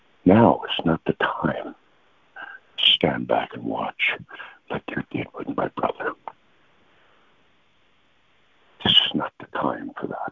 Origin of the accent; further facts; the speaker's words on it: Michaels Harbor, Newfoundland and Labrador, Canada; born there; I was born in Michaels Harbor, Newfoundland, on April 26, 1956. I will be 66 years old on my next birthday.